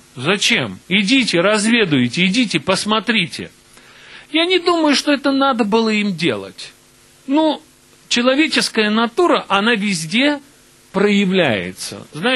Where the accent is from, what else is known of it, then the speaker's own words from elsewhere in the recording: Baku, Azerbaijan; Вот я родился, вырос в Баку.